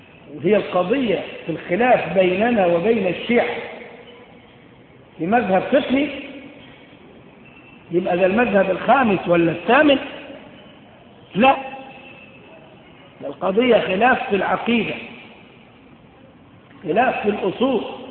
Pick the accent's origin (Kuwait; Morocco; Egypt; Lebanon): Egypt; Upper Egypt; زي عندنا في الصعيد